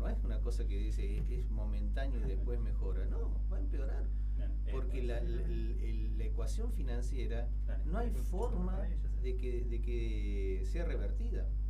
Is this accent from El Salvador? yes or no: no; La Carlota, Córdoba, Argentina; Yo cuando me vine a estudiar de La Carlota, venía a dedo